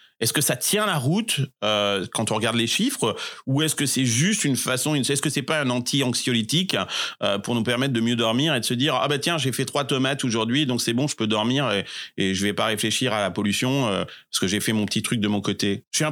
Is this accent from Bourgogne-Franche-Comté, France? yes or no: no; Limoges, Nouvelle-Aquitaine, France; moi, je suis de Limoges, hein, je suis de la campagne